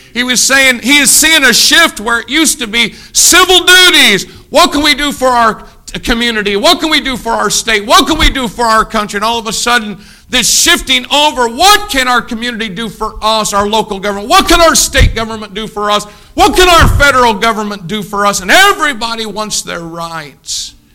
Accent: United States; as an American, we just sang our Star Spangled Banner, as an American, your responsibilities are more important than your rights.

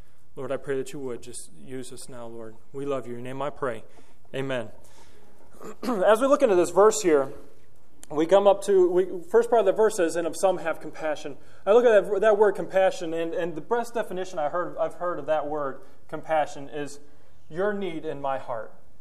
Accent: Indiana, United States; Growing up here, I grew up in Northwest Indiana. I know a little bit about crops, and I know a little bit about farming

